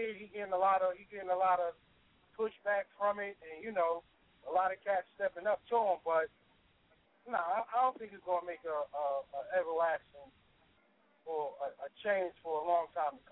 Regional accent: New Jersey, United States; I'm from the Essex County area, Essex County, Union County, Hudson County.

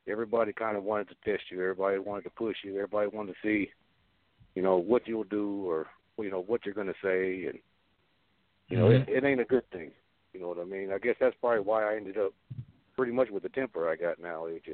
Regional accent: Houston, Texas, United States; you know, I was raised in Houston, so it was a little bit different than it is in a lot of places.

